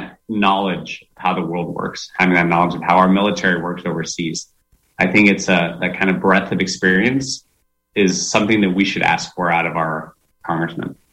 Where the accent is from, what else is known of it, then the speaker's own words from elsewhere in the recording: Sacramento, California, United States; born there; now in Chico, United States; So sure. I was born in Sacramento. I live in Chico with my wife.